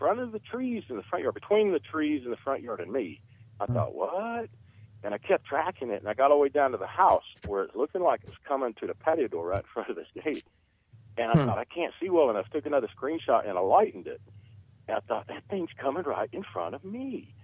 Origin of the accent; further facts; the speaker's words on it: Florida, United States; Listen, I'm from Florida. I'm from Florida.